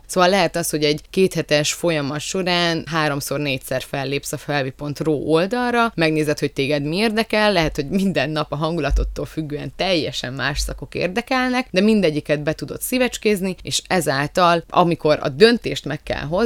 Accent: Odorheiu Secuiesc, Harghita, Romania; now in Cluj-Napoca, Romania; én például székelyudvarhelyi vagyok, és amikor felkerültem úgymond a nagyvárosba, Kolozsvárra

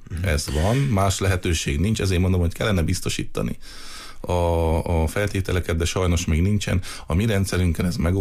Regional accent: Odorheiu Secuiesc, Harghita, Romania; én is székelyudvarhelyi vagyok

